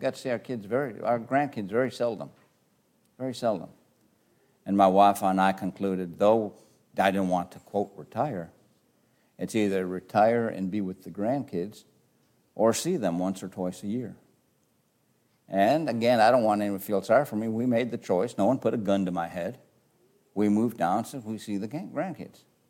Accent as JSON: {"language": "English", "town": "Chicago", "region": "Illinois", "country": "United States", "said": "Because remember, I'm from Chicago."}